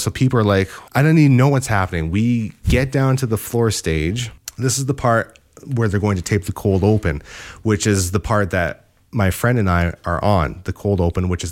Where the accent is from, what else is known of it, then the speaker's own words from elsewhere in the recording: Canada; I said, we're from Canada.